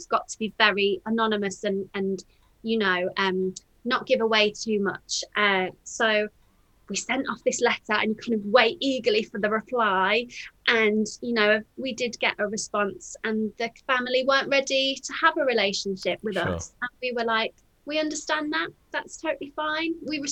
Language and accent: English; Birmingham, West Midlands, United Kingdom; And I'm from Birmingham.